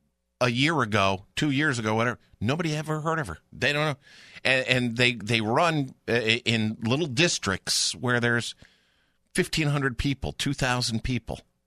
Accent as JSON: {"language": "English", "region": "Northeast", "country": "United States", "tie": "born or raised there", "said": "It just seems like growing up in the Northeast, that area was always Democrat, a huge Democrat."}